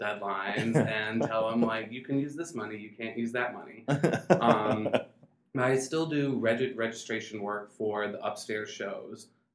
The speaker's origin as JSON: {"language": "English", "town": "Montgomery", "region": "Alabama", "country": "United States", "tie": "born or raised there", "said": "That's true. I am from Alabama. I grew up in Montgomery, Alabama. Most of my family is from there."}